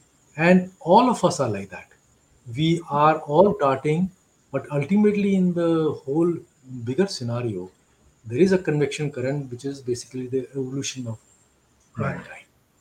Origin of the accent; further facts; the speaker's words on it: Lucknow, Uttar Pradesh, India; I'm from Lucknow, from UP.